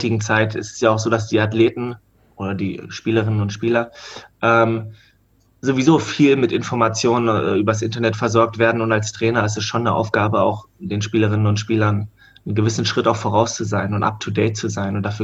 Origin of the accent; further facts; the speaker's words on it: Hanover, Lower Saxony, Germany; Ich komme aus Hannover, ich bin beim SC Germania List aufgewachsen